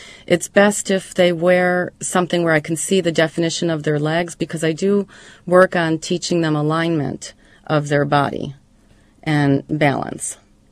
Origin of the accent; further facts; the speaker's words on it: Illinois, United States; I grew up in a suburb of Chicago.